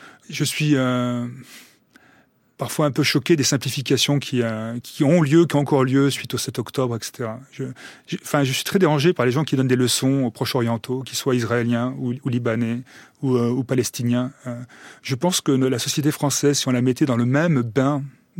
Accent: France; c'est pas parce qu'on est français

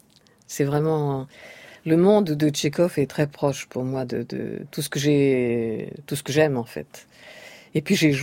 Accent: France; born there; first language Russian; c'est ma culture, la culture russe. Bien que je sois née en France et française, naturellement, de culture aussi

